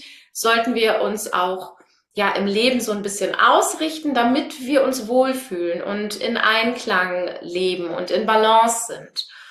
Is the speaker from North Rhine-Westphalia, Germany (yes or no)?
yes; North Rhine-Westphalia, Germany; Ich komme aus dem Münsterland.